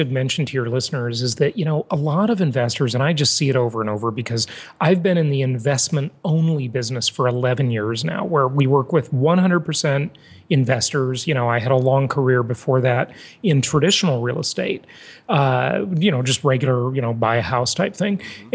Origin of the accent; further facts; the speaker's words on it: Los Angeles, California, United States; I grew up in Los Angeles. I grew up kind of poor, never had much money.